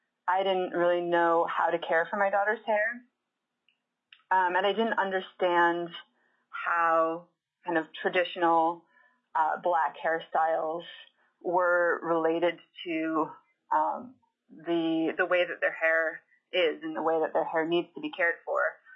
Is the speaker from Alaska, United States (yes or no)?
yes; Petersburg, Alaska, United States; I am from Petersburg, Alaska, and I'm representing myself.